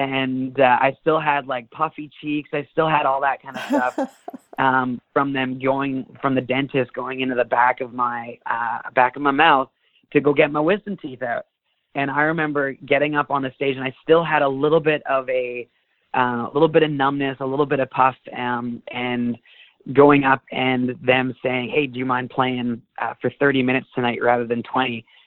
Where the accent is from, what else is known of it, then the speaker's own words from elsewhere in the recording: British Columbia, Canada; And that one was memorable from the fact that it was in my hometown, back in the Okanagan of BC.